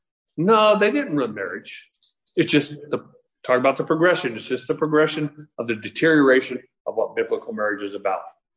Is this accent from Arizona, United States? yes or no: yes; Chandler, Arizona, United States; I remember growing up in Chandler, we drink water right out of the well.